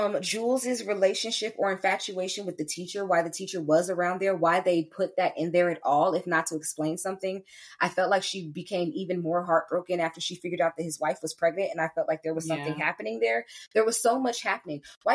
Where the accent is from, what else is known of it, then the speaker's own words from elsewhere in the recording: California, United States; Again, growing up in California, the image that I saw of other places in in the continental North America.